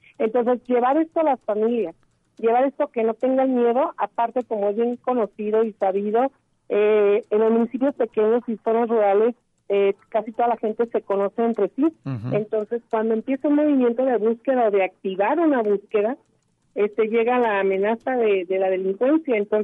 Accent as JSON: {"language": "Spanish", "town": "La Barca", "region": "Jalisco", "country": "Mexico", "said": "Exactamente, soy de La Barca, Jalisco."}